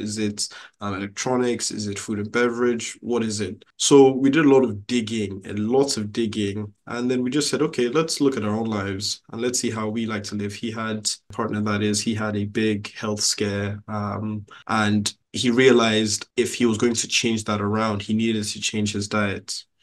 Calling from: London, United Kingdom; Sure. I'm calling in from London, the UK.

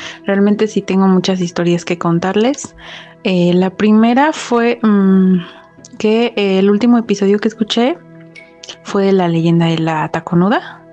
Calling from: State of Mexico, Mexico; soy del Estado de México.

